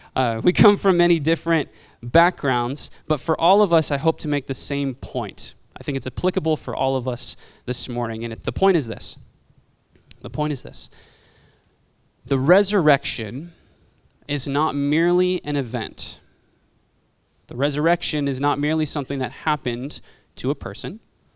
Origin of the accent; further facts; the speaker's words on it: San Diego, California, United States; now in Burien, United States; And I originally come from San Diego, and I learned that there's something called the Seattle Freeze out here.